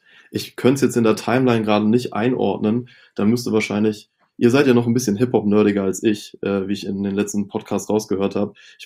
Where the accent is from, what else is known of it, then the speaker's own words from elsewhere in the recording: Itzehoe, Schleswig-Holstein, Germany; born there; Und ich komme ja gebürtig aus Itzehoe